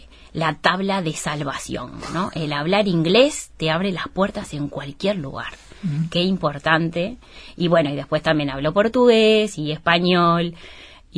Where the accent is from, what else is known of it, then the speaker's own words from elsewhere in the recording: Uruguay; now in Spain; todo lo que aprendí en Uruguay. Con toda esta... ¿Viste cómo somos los uruguayos?